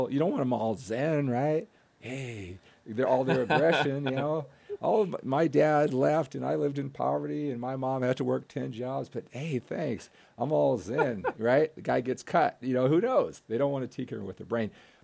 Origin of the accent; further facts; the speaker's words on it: Walnut Creek, California, United States; I'm from Walnut Creek. I don't know if you know that. And I went to Jesuit High School in Sacramento.